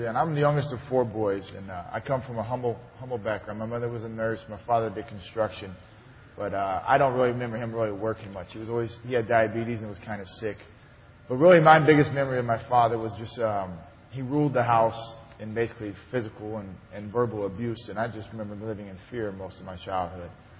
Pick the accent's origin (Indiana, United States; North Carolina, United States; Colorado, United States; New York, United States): Colorado, United States; now in Pittsburgh, United States; And I came from Colorado to Pittsburgh, where here it rains and snows all the time